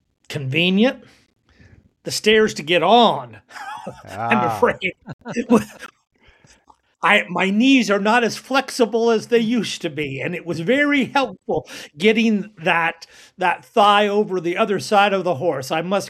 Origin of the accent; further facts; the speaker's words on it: Kansas, United States; But growing up in Kansas, two of my favorite hobbies were reading Roman histories, preferably in Latin, and riding horses.